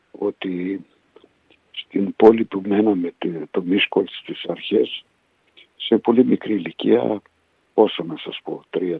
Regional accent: Hungary; also born or lived in Poland; στην Πολωνία, εκεί παντρεύτηκαν οι γονείς μου και εκεί γεννήθηκα, στην Πολωνία, στην πόλη Κοζέλετ. Από εκεί σε ένα χρόνο μέσα μετακομίσαμε στην Ουγγαρία.

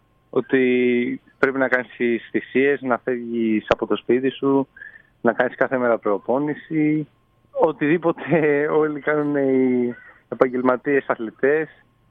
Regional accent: Athens, Attica, Greece; Το τελευταίο ετάπ εννοείται, στην Αθήνα, στην πόλη μου, εδώ που προπονούμε, που έχω μεγαλώσει

